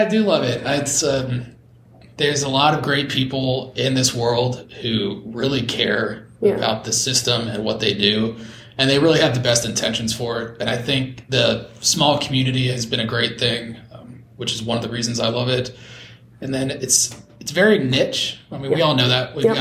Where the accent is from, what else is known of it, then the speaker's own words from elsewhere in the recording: The Woodlands, Texas, United States; also born or lived in Houston; Yeah, so I'm born and raised in Houston, in the Houston area. I was born in Houston, grew up in the Woodlands.